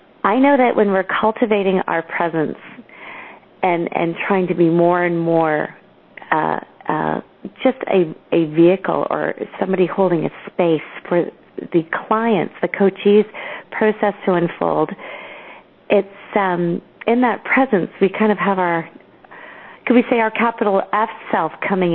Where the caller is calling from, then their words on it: British Columbia, Canada; calling from British Columbia